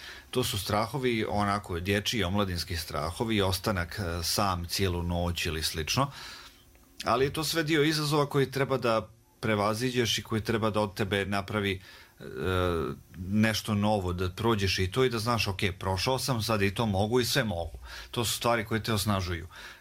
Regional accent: Banja Luka, Republika Srpska, Bosnia & Herzegovina; ja sam izviđač iz Banja Luke.

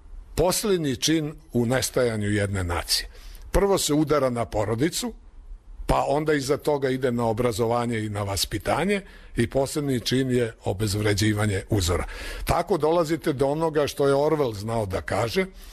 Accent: Belgrade, Serbia; ja sam rođeni Beograđanin, ali moj otac došao u Beograd 44. godine i tu je formirao porodicu

